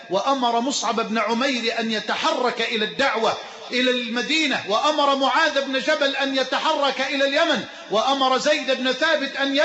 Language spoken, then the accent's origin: Arabic; Egypt; اللهم اجعل بلدنا مصر أمنا أمانا سخاء رخاء